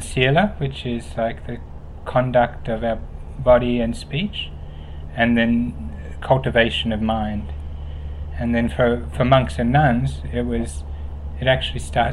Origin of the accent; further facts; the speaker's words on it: Pemberton, Western Australia, Australia; So I'm a West Australian. I grew up down in Pemberton on an apple orchard.